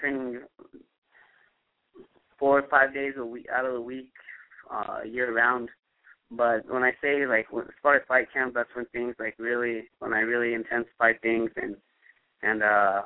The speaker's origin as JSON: {"language": "English", "town": "Albuquerque", "region": "New Mexico", "country": "United States", "tie": "born or raised there", "said": "Right now I'm 7 weeks out from fighting here in my hometown."}